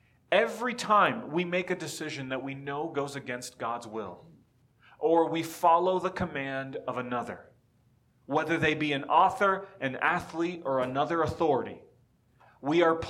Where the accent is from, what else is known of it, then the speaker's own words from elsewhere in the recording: Miami, Florida, United States; I grew up in Miami.